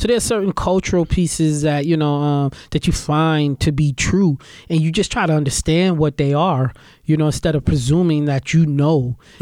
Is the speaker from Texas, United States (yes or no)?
no; Buffalo, New York, United States; now in North Tonawanda, United States; Yeah, I'm right from the Fruit Belt, right here. You know, right here in the Fruit Belt, and I could be in Springville in one afternoon, and the next day I could be in North Tonawanda. Mm-hmm. Which is where I live, by the way.